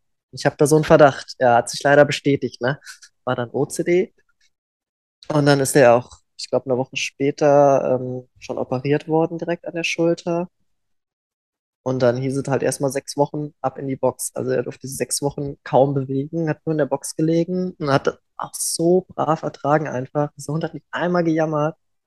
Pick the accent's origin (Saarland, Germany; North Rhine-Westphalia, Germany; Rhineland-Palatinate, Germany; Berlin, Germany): Saarland, Germany; Reimsbach; bei uns in Reimsbach im Saarland